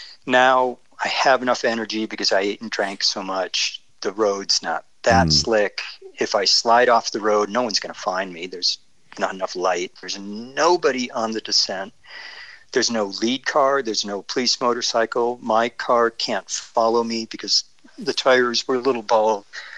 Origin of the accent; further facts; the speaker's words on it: North Dakota, United States; I grew up in North Dakota. It is by far one of the coldest inhabited spots.